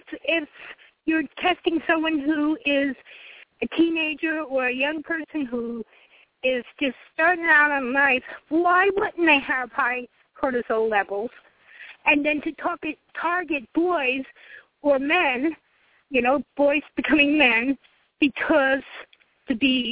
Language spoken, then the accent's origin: English; Colorado, United States; I'm from Colorado, too, and Amy and I are friends.